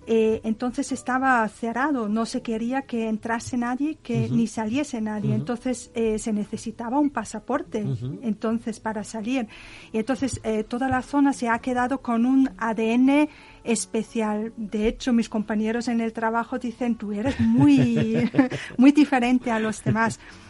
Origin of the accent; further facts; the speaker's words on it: Austria; Spanish is a second language; Sí, sí, claro. Yo soy de Austria, sí.